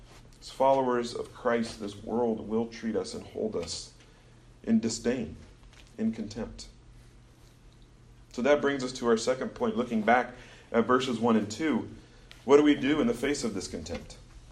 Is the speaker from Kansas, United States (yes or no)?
yes; Kansas, United States; Now, I grew up in Kansas. We love seafood, but kind of landlocked